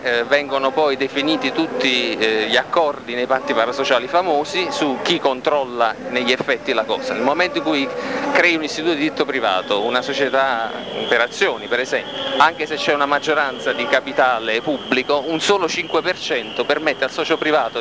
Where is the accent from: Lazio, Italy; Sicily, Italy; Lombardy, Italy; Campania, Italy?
Campania, Italy; Naples; Allora, siamo di Napoli